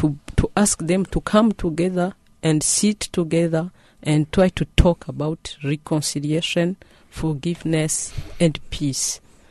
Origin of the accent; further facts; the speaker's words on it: Rwanda; I'm from Rwanda.